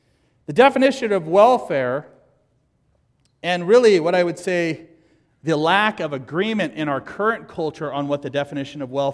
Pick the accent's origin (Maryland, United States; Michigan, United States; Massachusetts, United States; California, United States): California, United States; Fresno; I grew up in California. Everyone has this like Hollywood kind of image. I grew up in the San Joaquin Valley